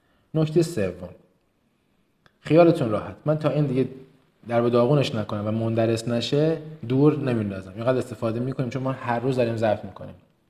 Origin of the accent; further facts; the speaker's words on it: Kerman, Iran; accent: Kermani; من کرمانی هم افتخار میکنم بهش.